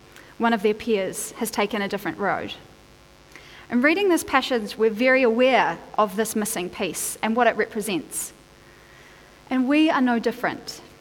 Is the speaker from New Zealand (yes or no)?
yes; Whangaparaoa, Auckland, New Zealand; because I was raised in Whangaparoa, so I very much grew up in the shadow of that maunga and on the beaches of the Waitemata.